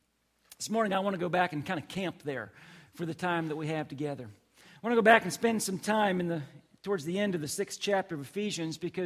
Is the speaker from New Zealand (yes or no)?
no; the North, United States; Now, you'll remember that I'm actually from the North.